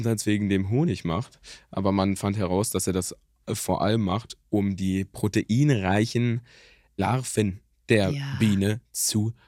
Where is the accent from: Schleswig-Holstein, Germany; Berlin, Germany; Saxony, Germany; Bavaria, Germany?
Berlin, Germany; vielleicht kann ich da als Berliner noch mit Stoff ein bisschen mehr anfangen